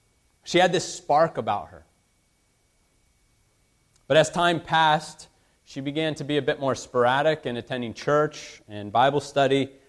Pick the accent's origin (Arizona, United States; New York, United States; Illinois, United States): Arizona, United States; Phoenix; I grew up in Phoenix. Seems like a lifetime ago now, but I grew up in a church there.